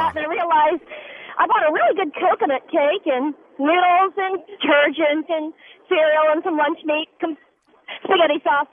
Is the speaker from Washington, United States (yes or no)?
no; Texas, United States; I'm a Texan, you know, in our state, you kill us, we kill you back.